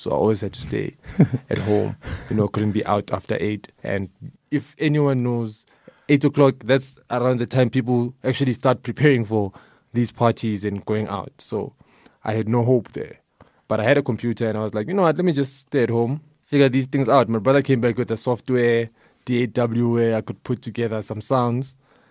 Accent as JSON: {"language": "English", "town": "Soweto", "region": "Gauteng", "country": "South Africa", "said": "I'm from Soweto. Soweto is very diverse, you know, from the ethnic groups, the music that we listen to."}